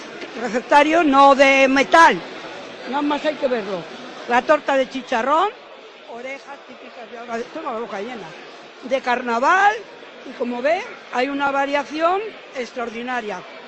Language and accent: Spanish; Valderas, Castile and León, Spain; De Valderas, somos leoneses